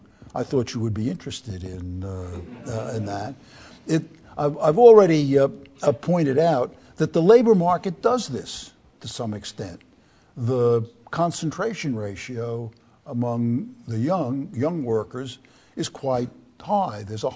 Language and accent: English; United States; It's interesting to me as an American that the U.S., which prides itself on rags-to-riches stories, provides the least upward mobility of these countries.